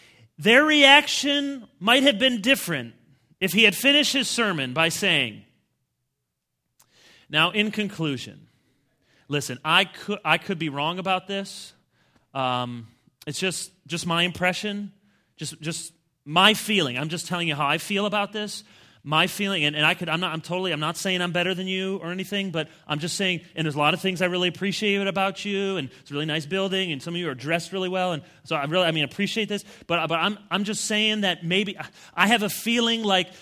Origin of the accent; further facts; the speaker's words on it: Chicago, Illinois, United States; born there; I was born in Chicago, so I'm a White Sox fan.